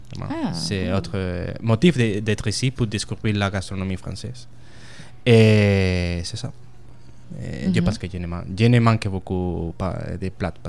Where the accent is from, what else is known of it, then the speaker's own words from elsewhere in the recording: the south, Spain; French is a second language; now in France; Parce que je viens du sud de l'Espagne et là-bas, il n'y a pas beaucoup.